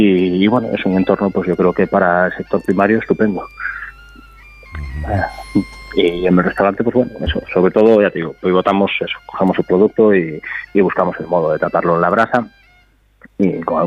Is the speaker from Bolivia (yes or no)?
no; Chantada, Galicia, Spain; Sí, ya nací en Chantada de toda la vida.